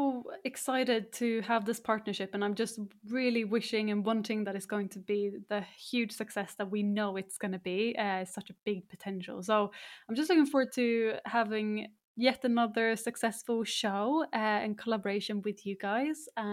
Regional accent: Stockholm, Stockholm County, Sweden; because of course I'm based in Stockholm. So yeah, it's coming back to my hometown for the first time as well.

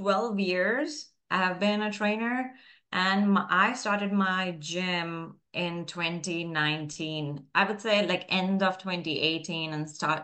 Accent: India; being an Indian, my parents wanted me to be a doctor or an engineer.

